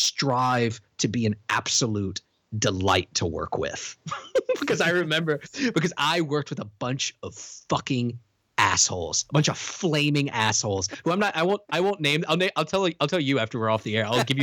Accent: Virginia, United States; that guy's from Kentucky and I'm from Virginia.

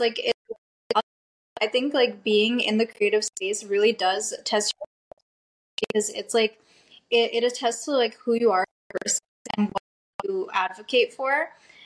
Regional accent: New Jersey, United States; also born or lived in Houston; So I've pretty much always lived in Jersey. I grew up in Jersey. Yeah, I love Jersey.

